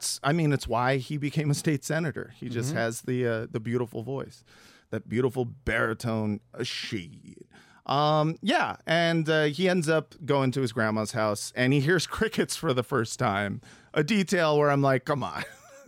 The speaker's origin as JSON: {"language": "English", "town": "Los Angeles", "region": "California", "country": "United States", "tie": "born or raised there", "said": "I feel like I grew up in Los Angeles and I heard crickets"}